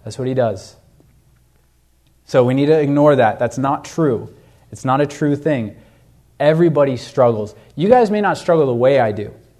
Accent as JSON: {"language": "English", "country": "United States", "tie": "born or raised there", "said": "You know, I grew up in America, obviously."}